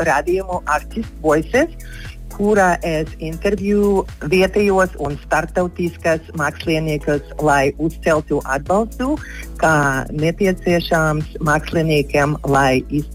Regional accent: Liepāja, Courland, Latvia; born there

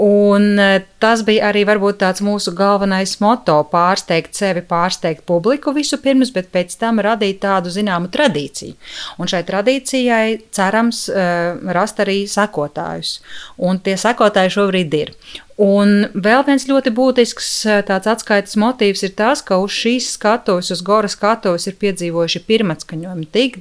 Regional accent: Rēzekne, Latgale, Latvia; jo es nāku no Rēzeknes, esmu dzīmusi Rēzeknē, gājusi skolā šeit un dzīvojusi līdz saviem jaunības gadiem.

